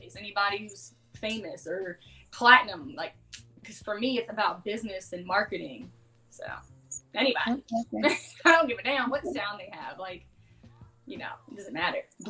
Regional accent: Boston, Massachusetts, United States; born there; No, I was born in Boston.

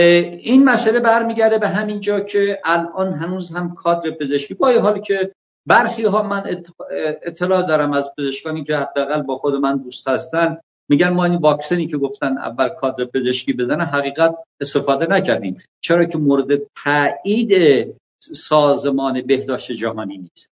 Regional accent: Andimeshk, Khuzestan, Iran; now in Tehran, Iran; 24 تهران هستم، 26 سال تهرانم، 24-5 سال مثلا تهران هستم، در اندیمشکی که خودم اونجا متولد شدم و بزرگ شدم

